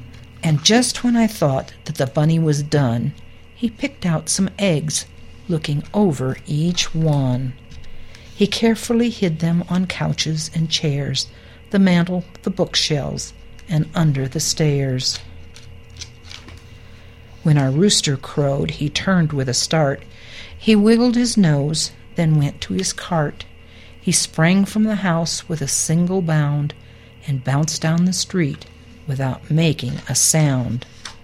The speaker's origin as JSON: {"language": "English", "region": "Illinois", "country": "United States", "tie": "born or raised there", "said": "It made me remember when I was little and growing up in Illinois, Easter you could still have sometimes snow on the ground very easily"}